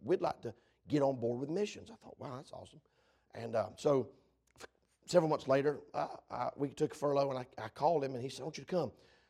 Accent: Georgia, United States; And I'm from Georgia. Me and my wife both from Georgia. I know y'all, I'm not from Baltimore. I know y'all didn't figure that out. I ain't from Baltimore. I'm born in South, deep South Georgia.

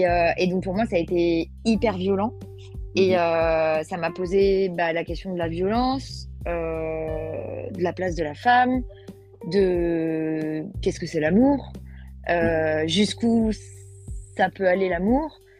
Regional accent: Bordeaux, Nouvelle-Aquitaine, France; j'ai grandi à Bordeaux.

